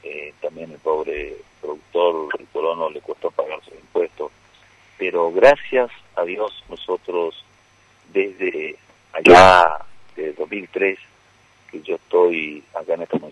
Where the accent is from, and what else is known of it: Misiones, Argentina